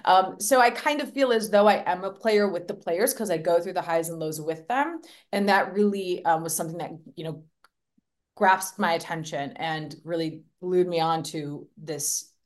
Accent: Michigan, United States; I'm from Michigan, so hockey town, that kind of counts a little bit, right?

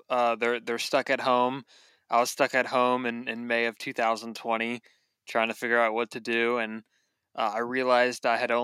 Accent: California, United States; So yeah, it's definitely been cool growing up in the Bay Area.

